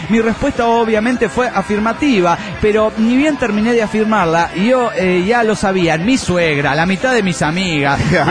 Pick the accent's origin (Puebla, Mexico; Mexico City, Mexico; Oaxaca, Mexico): Puebla, Mexico; Amozoc; Sí, soy del Rosario de Amozoc.